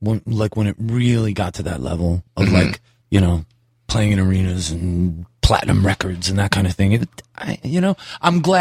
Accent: Buffalo, New York, United States; I mean, we're from Buffalo. It's like, how pretentious can you be when you're from Buffalo?

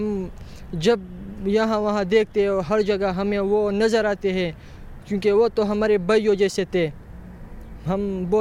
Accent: Mardan, Khyber Pakhtunkhwa, Pakistan; میں مردان کا رہنے والا ہوں.

